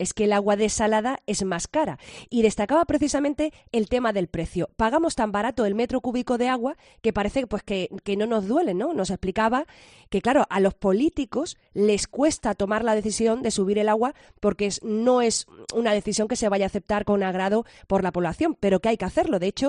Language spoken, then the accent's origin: Spanish; Álora, Andalusia, Spain; Soy de Álora.